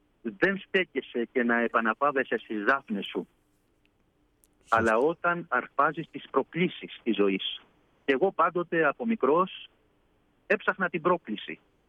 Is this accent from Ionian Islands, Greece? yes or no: yes; Zakynthos, Ionian Islands, Greece; Εγώ γεννήθηκα στη Ζάκυνθο, η πατρίδα μου είναι η Ζάκυνθος. Μεγάλωσα σε ένα περιβάλλον που με τη βοήθεια του Θεού τα είχαμε όλα. Μεγάλωσα σε ένα μοναστήρι ιστορικό, στο μοναστήρι του Αγίου Διονυσίου στη Ζάκυνθο.